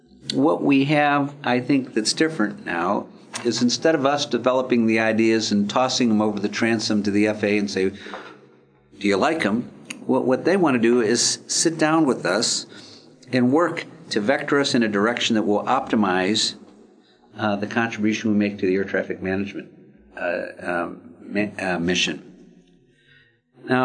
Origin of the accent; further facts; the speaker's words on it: Ohio, United States; I'm from Ohio, and I was disappointed last night